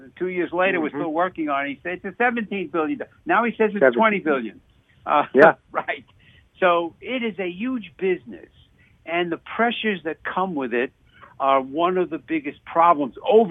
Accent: New York, United States; growing up in New York, I remember Jim Brown, as great a football player as he was an even better lacrosse.

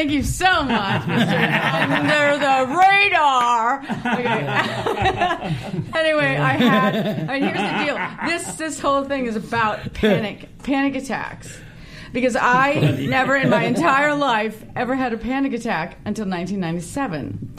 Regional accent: Ireland; Guess I am, yes. I'm Irish.

